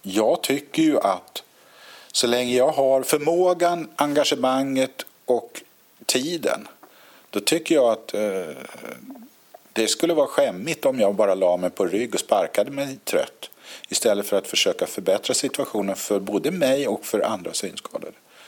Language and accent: Swedish; Nynäshamn, Stockholm County, Sweden; also born or lived in Ljusdal / Gävle / Uppsala; Jag är född i Ljusdal i Hälsingland. Och sen har mina föräldrar flyttat med ett års mellanrum eller någonting sånt där, via Gävle, Uppsala och till Nynäshamn. Och där har jag växt upp. Och sen flyttade jag som vuxen till Stockholm. Och bodde i Hökarängen.